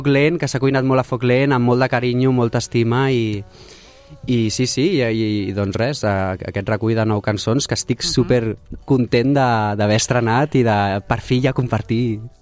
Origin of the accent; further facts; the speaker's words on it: Sabadell, Catalonia, Spain; born there; sí, la meva ciutat, ciutat estimada, la meva ciutat natal, on vaig néixer